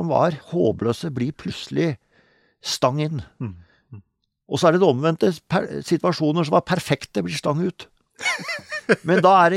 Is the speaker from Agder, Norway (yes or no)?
no; Vestfold og Telemark, Norway; det året jeg ble født, så bygde jo fatteren hytta som ble vårt samlingssted i sørøstlig delen av Hardangervidda, altså nord for Møsvann, så det var egentlig der jeg vokste opp.